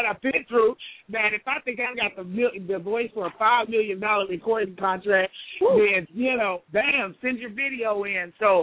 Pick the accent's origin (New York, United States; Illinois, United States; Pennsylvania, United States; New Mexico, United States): New Mexico, United States; Hobbs; also born or lived in Huntsville, Texas; now in Dallas, United States; I was born in Huntsville State Prison. My grandmother raised me in Hobbs, New Mexico, and I've been here in Dallas, Texas for the past 20 years.